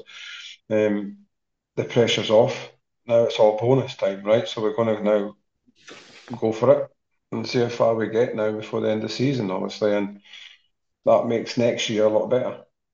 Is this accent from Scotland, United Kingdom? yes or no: yes; Scotland, United Kingdom; St Andrews. Towards St Andrews. I was not far from St Andrews